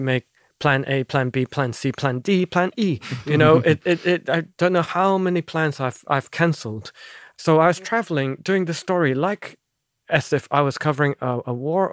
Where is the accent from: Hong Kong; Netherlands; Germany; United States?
Hong Kong; English is a second language; Because I'm from Hong Kong, I do have a Chinese passport.